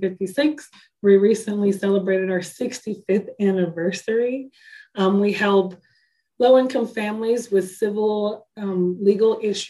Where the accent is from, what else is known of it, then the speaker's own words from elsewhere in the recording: Washington, District of Columbia, United States; now in Kansas City, United States; So I'm actually from Washington, D.C., but I was born here in Kansas City and moved to D.C. when I was about 12 years old.